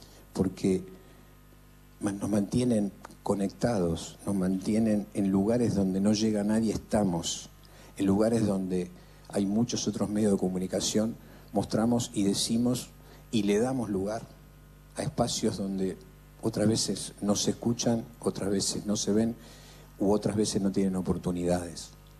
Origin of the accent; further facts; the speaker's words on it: Argentina; el sentirnos orgullosos de quiénes somos los argentinos